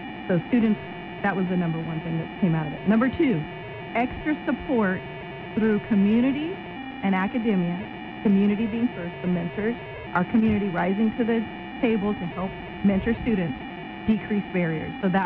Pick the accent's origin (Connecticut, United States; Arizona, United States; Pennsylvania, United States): Arizona, United States; Dayton; Tom and I grew up in Dayton, Arizona, you know, closer to Hyder than Dayton, right?